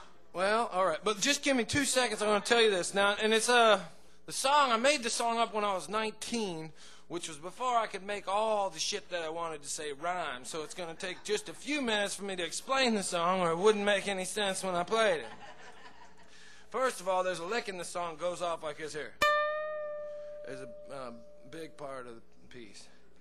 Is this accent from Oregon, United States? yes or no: yes; Portland, Oregon, United States; moved away; also born or lived in San Francisco / Austin; I come from Portland, Oregon. I've moved down to San Francisco to try to find something to do, and that didn't pan out, so I caught a ride with this guy, and he was going to Austin, Texas.